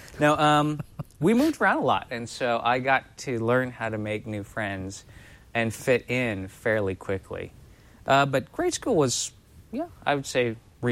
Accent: Los Angeles, California, United States; I grew up in Los Angeles, and my home was it was a single parent family, and it was really my mom that raised me

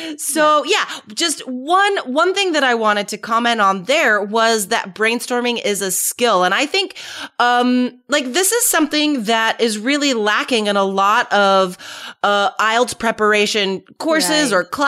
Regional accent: United States; I say a hamburger because I'm American

